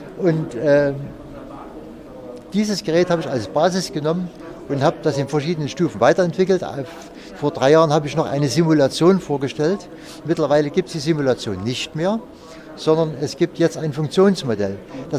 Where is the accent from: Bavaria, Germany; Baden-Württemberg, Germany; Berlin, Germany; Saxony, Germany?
Saxony, Germany; Freiberg; ich komme aus Freiberg und bin schon öfters mal hier gewesen